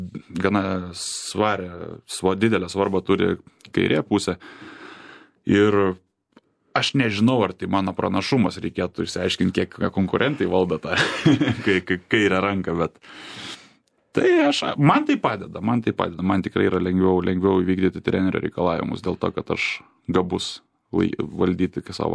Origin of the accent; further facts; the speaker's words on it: Vilkija, Kaunas County, Lithuania; Taip, aš iš Vilkijos